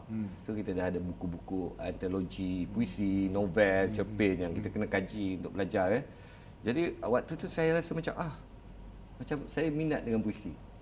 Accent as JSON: {"language": "Malay", "town": "Bukit Cabang", "region": "Perlis", "country": "Malaysia", "tie": "born or raised there", "said": "Saya dilahirkan di Perlis tahun 1989. Lahir dekat hospital kakak lah. Tapi waktu tu family tinggal kat Bukit Cabang. Bukit Cabang dekat dengan kaki bukit Padang Besar."}